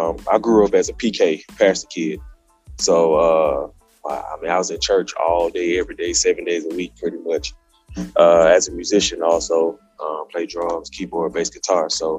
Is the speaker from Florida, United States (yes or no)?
no; Atlanta, Georgia, United States; I'm from Atlanta, Georgia.